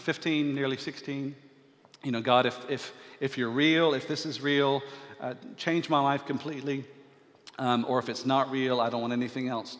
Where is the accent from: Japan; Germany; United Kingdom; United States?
United States; Birmingham, Alabama; children growing up in Birmingham, Alabama, or at least in my generation, I was brought along to church on a regular basis.